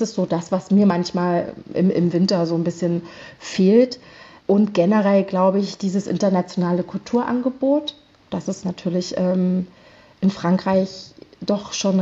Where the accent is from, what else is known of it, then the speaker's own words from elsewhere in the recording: Lutherstadt Wittenberg, Saxony-Anhalt, Germany; moved away as an adult; also born or lived in Leipzig; now in Saint-Malo, France; Ich komme ja ursprünglich aus Lutherstadt-Wittenberg. Leipzig, dort habe ich 5 Jahre gelebt und meine Ausbildung gemacht.